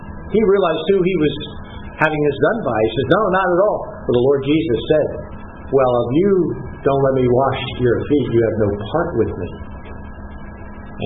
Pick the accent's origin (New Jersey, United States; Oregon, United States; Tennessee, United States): New Jersey, United States; You know, I come from New Jersey, as I mentioned